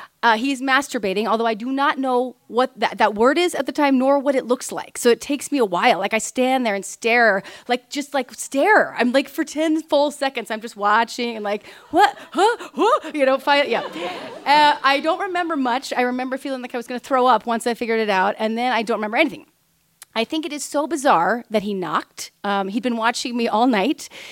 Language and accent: English; Kansas, United States; She was from Kansas. We're from Kansas. I mean, we don't know these things.